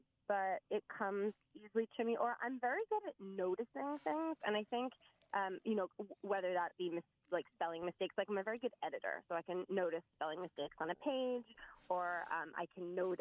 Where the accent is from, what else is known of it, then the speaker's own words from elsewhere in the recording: New Jersey, United States; I grew up in New Jersey